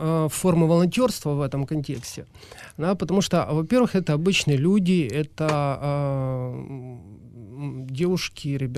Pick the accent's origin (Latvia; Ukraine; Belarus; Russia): Ukraine; так как я человек, так как я украинец, я причастен этой культуре